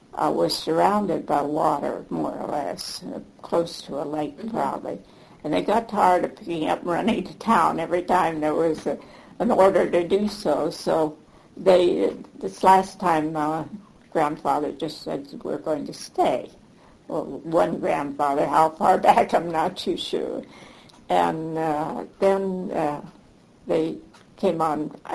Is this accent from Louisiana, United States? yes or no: no; Sheridan, Oregon, United States; born there; After Mama married, she went to Sheridan. I was born in Sheridan.